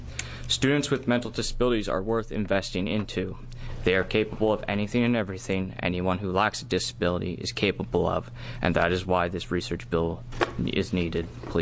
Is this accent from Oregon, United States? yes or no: yes; Eugene, Oregon, United States; college student from Eugene. I attend Lane Community College, and I just completed my first year.